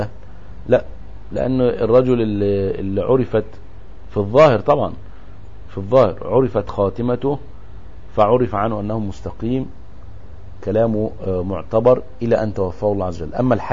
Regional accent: Egypt; احنا كمصريين عادتنا ان احنا دائما نستهزئ بالغير

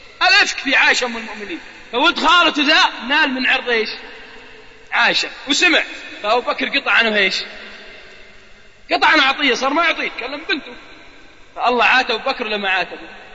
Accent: Al-Qassim, Saudi Arabia; عندنا في القصيم

